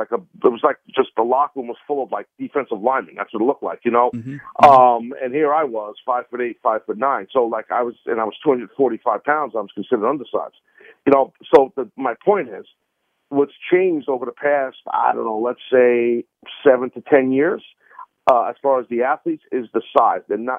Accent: Brooklyn, New York, United States; also born or lived in Queens; So I grew up and lived in Brooklyn, lived in Queens, and as a kid, you know, and all over. Went to high school in East New York, Brooklyn, all this jazz.

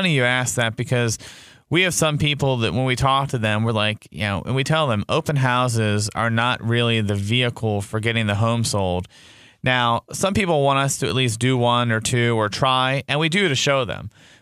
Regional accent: Baltimore, Maryland, United States; I know when I was a kid, I grew up in Baltimore

